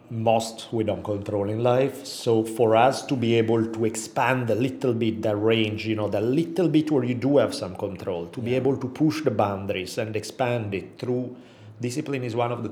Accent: Milan, Lombardy, Italy; moved away as an adult; now in United States; Growing up for me, I was born in 1974. So I was in Milan from the time I was born through 1992. So that's kind of the time frame for me being raised there.

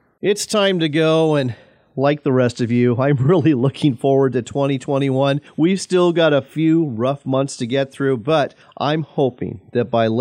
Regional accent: Washington, United States; And in my home state of Washington, they went further than that.

